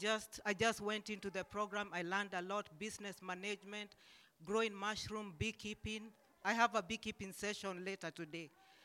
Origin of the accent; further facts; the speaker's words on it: Illinois, United States; I'm from Illinois.